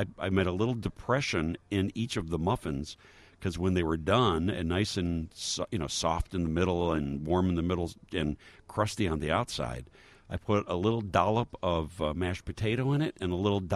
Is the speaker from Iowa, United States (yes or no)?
no; Chicago, Illinois, United States; But we go back and look at these shows that are so much a part of, growing up in Chicago.